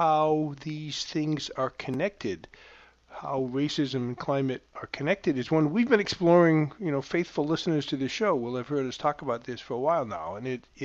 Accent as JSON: {"language": "English", "country": "United States", "said": "I can't believe that as an American, I have not realized this until this later part of my life, right?"}